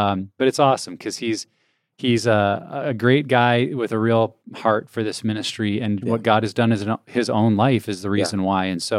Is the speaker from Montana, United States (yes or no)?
yes; Montana, United States; now in Portland, United States; A lot of our listeners may know that I grew up in Montana, so missing those wide open blue skies.